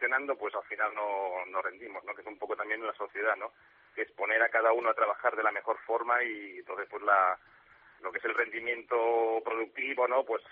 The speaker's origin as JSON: {"language": "Spanish", "town": "Barcelona", "region": "Catalonia", "country": "Spain", "lives_now": "Cáceres, Spain", "said": "Pues mira, yo soy de Barcelona."}